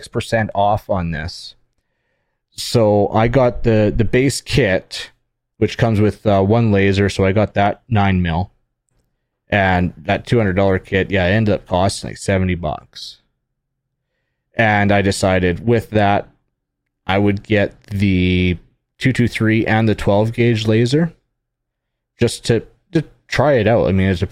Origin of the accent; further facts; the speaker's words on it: Canada; growing up in Canada, I've never even heard of it.